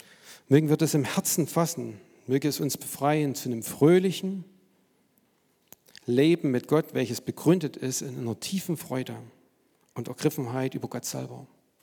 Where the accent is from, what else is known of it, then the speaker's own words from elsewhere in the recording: East Germany, Germany; Ich bin noch so in DDR-Zeiten aufgewachsen, habe also noch die Schule in der DDR-Zeit gemacht.